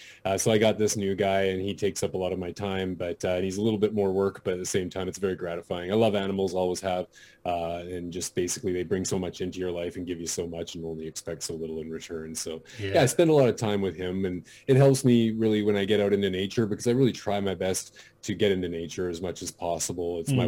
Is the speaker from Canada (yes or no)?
yes; British Columbia, Canada; I grew up here in British Columbia, Canada, on the coast, though, right on a municipality just outside of Vancouver.